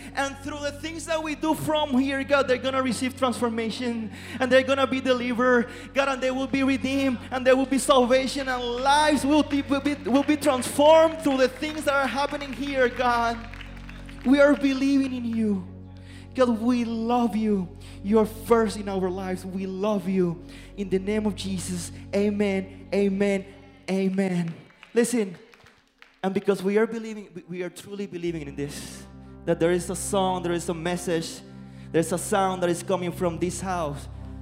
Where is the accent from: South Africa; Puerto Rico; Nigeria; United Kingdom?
Puerto Rico; My personal testimony, I'm from Puerto Rico. If you don't know, I'm from Puerto Rico. I'm Puerto Rican.